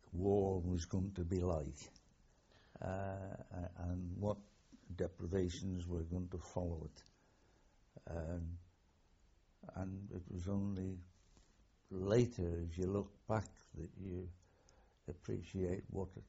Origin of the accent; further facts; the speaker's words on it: Belfast, Northern Ireland, United Kingdom; also born or lived in Omagh; my father was in the Royal Ulster Constabulary, and he was transferred to Belfast, and my mother and I followed him, and then we set up home there and a family of four of us.